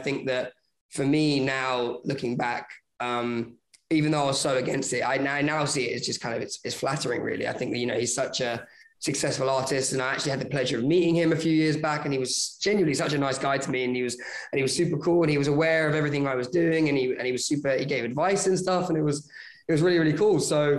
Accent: United Kingdom; yeah, no, of course, I'm British.

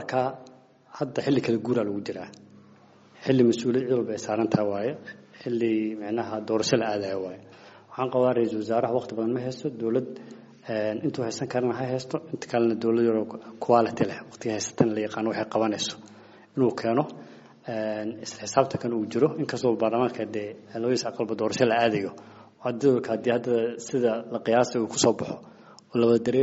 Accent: Kismayo, Jubaland, Somalia; Jubaland waxaan ka soo jeedaa Kismaayo

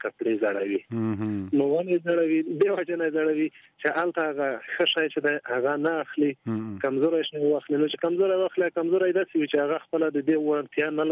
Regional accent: Paktika, Afghanistan; او زه خپل له پکتیکا نه یم خاص له پکتیکا بیا نو له سواله

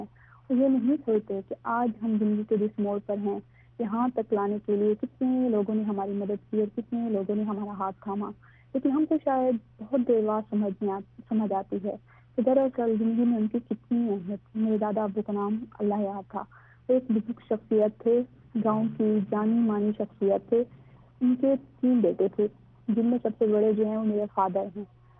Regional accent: Mailsi, Punjab, Pakistan; میں میلسی کی رہنے والی ہوں, میں 3rd year کی اسٹوڈنٹ ہوں.

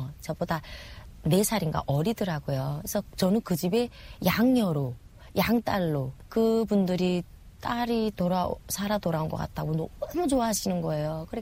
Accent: North Korea; 내가 다 북한 사람인 거 다 아는 거죠.

